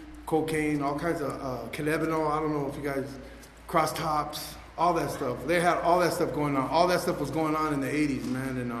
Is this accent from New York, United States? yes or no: no; Los Angeles, California, United States; I grew up in Boyle Heights, California. Man, I don't know if anybody knows where that is. It's in East Los Angeles.